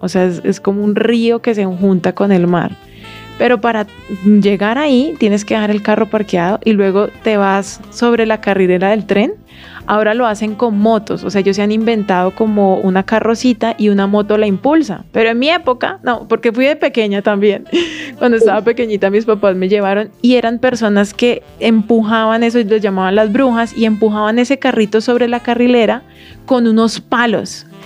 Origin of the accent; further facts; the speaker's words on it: Colombia; tanto para las personas que vienen de afuera como para nosotros mismos como colombianos